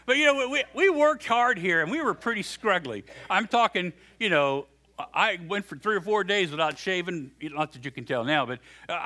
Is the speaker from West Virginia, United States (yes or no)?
yes; West Virginia, United States; Those are some things I've heard growing up in West Virginia, at least.